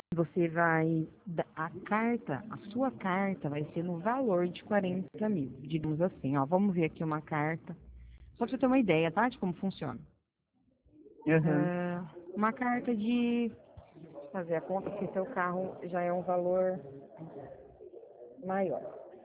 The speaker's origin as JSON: {"language": "Portuguese", "town": "Presidente Bernardes", "region": "São Paulo", "country": "Brazil", "said": "Eu sou de Bernardes, né?"}